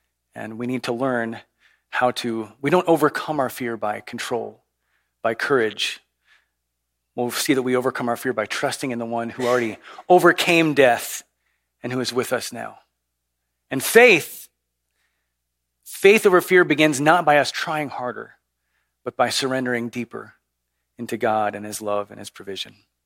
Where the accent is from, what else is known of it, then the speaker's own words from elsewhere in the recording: Chicago, Illinois, United States; I grew up in Chicago.